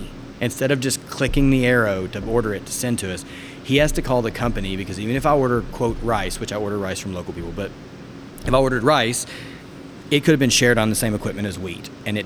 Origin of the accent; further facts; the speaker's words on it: Ireland; because I'm Irish